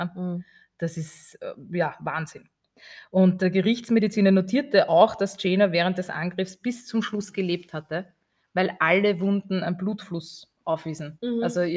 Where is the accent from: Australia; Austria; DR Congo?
Austria; weil bei uns, wir sind alle Österreicher, sind Multitasker